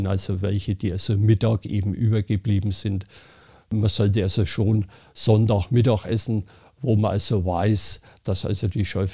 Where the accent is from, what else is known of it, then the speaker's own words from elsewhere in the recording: Happurg, Bavaria, Germany; Happurg ist mein Geburtsort. Ich bin also eine Hausgeburt, bin also wirklich in Happurg geboren.